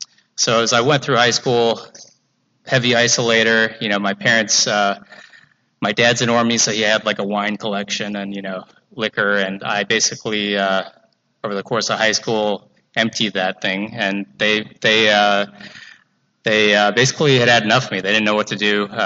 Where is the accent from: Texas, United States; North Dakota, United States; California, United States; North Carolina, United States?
California, United States; Los Angeles; So I'm a local guy. I grew up in Southern California, L.A.